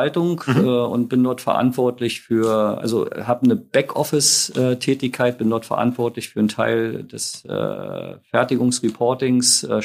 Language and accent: German; Oranienburg, Brandenburg, Germany; moved away as an adult; now in Uelzen, Germany; Jahrgang 68. Bin geboren in Oranienburg, also in der ehemaligen DDR und habe eigentlich dort auch den Großteil meiner Jugend verbracht. Bin also 1996, glaube war es, dann nach Niedersachsen gezogen, aus beruflichen Gründen.